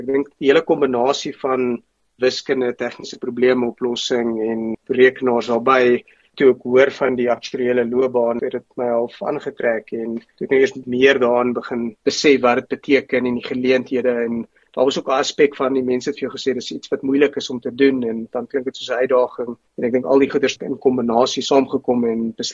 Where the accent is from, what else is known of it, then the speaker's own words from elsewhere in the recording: Pretoria, Gauteng, South Africa; En toe so aan die einde van my laerskool tydperk het ons Pretoria toe verhuis, so ek het daar groot geword in Lynnwood Menlo Park omgewing in Pretoria. Menlo Park Hoërskool skool gegaan en maar nog altyd in Gauteng gewees van toe af.